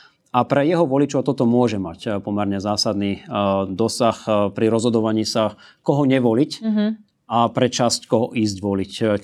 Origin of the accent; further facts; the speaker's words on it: Banská Bystrica, Banská Bystrica Region, Slovakia; No ja napríklad pochádzam z Banskej Bystrice